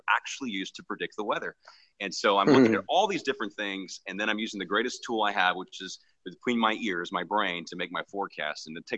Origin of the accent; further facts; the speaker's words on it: San Antonio, Texas, United States; now in Houston, United States; I grew up in San Antonio, Texas. I'm a fourth-generation Texan, so I've kind of been here all my life, as much of my family.